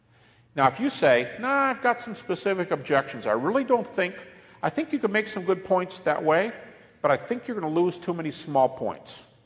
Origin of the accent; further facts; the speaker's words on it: Detroit, Michigan, United States; I'm from Detroit, and I remember a couple places. One was an inner city situation.